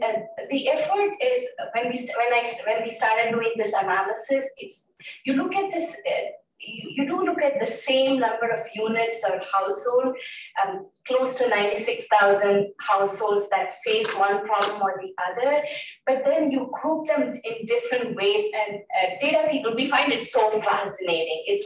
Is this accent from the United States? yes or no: no; India; I grew up in India. We have a completely different definition.